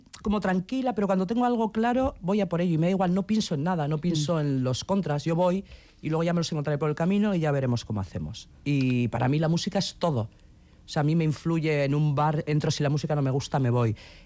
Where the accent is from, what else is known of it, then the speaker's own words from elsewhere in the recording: Basque Country, Spain; Sí, somos muy vascos, y no pasa nada, a mí me encanta. Entonces yo, como soy así también muy vasco-africana y cabezota